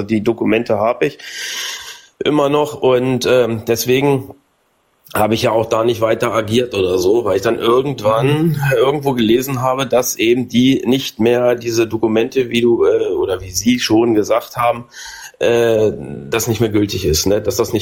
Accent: Braunschweig, Lower Saxony, Germany; Also ich komme hier aus dem Bereich Braunschweig und ich gehe mal davon aus, dass das noch zu Preußen hört.

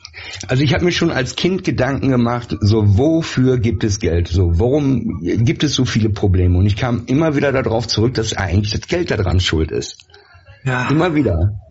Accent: West Germany, Germany; Im Westen. Ich wurde westlich erzogen.

